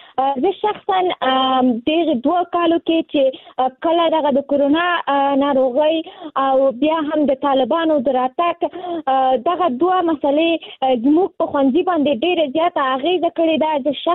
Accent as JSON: {"language": "Pashto", "region": "Nangarhar", "country": "Afghanistan", "lives_now": "Kabul, Afghanistan", "said": "ما د ننګرهار ولایت نه فعلاً په کابل کې ژوند کوم او زه هم د نهم ټولګي زده کوونکی یم"}